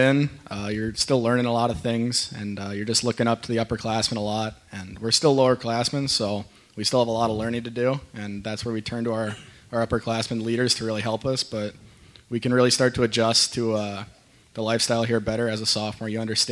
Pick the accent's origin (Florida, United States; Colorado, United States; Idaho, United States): Colorado, United States; Highlands Ranch; I'm from Highlands Ranch, Colorado.